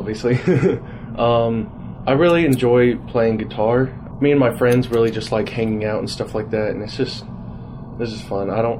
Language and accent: English; Amarillo, Texas, United States; born there; now in Bartlesville, United States; No, I was born in Texas, actually, Amarillo. And we've just moved around because my dad has been transferred.